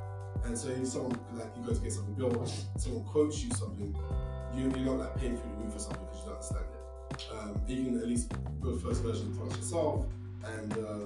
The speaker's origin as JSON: {"language": "English", "town": "Barking", "region": "London", "country": "United Kingdom", "said": "I'm from Barking, I'm from Gascoigne Barking"}